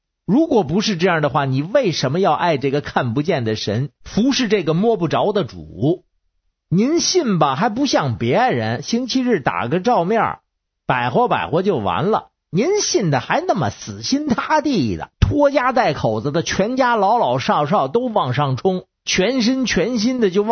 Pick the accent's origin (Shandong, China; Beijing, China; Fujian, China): Beijing, China; 我是北京的